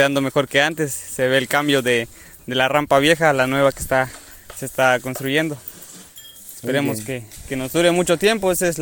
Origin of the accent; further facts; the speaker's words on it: Zicatlán, Mexico; Sí, soy de Zicatlán, ya llevo 22 años aquí viviendo.